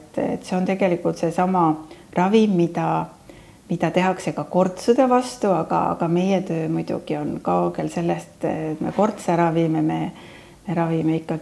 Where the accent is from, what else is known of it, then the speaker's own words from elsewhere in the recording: Saare County, Estonia; mina olen ka saarlane.